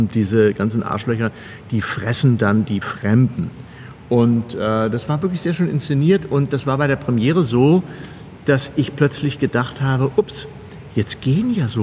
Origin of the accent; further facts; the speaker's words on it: Kassel, Hesse, Germany; Ich bin ja auch letztendlich bürgerlich erzogen, ja. Ich komme ja aus dem Kassler Kessel.